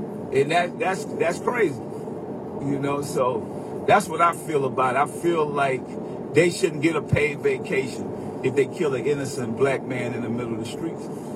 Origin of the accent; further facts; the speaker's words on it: New Orleans, Louisiana, United States; now in Richmond, United States; I moved from New Orleans to Richmond, California, and I was able to hustle in Oakland and San Francisco.